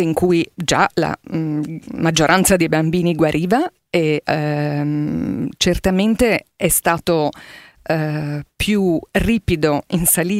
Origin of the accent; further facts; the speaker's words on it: Milan, Lombardy, Italy; Sono nata e cresciuta a Milano e ho studiato medicina a Milano e poi mi sono fatta adottare dalla provincia di Monza e Brianza, che allora ancora non era tale, ma subito dopo la laurea, quindi dal 1990